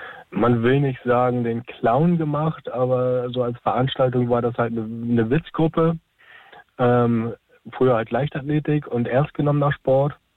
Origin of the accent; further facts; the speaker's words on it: Hamburg area, Germany; Also ich komme aus der Provinz bei Hamburg